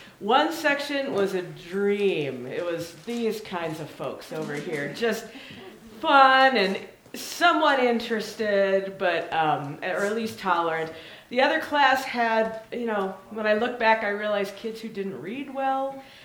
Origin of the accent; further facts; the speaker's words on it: Pittsburgh, Pennsylvania, United States; I'm from Pittsburgh area, when they were winning all those Super Bowls